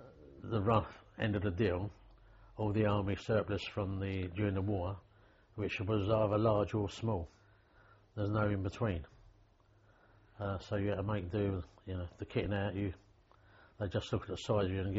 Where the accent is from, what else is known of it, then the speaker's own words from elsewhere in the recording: London, United Kingdom; born there; London, where I was born in London